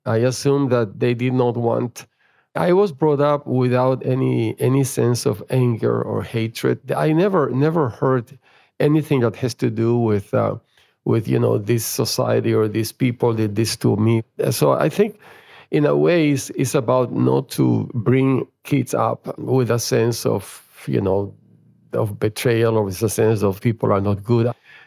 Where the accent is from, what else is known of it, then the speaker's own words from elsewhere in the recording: Venezuela; From my home country, Venezuela, there are many people leaving the country for all sorts of reasons.